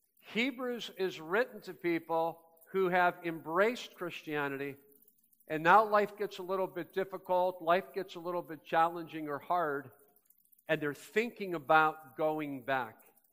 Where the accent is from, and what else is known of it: Ohio, United States; born or raised there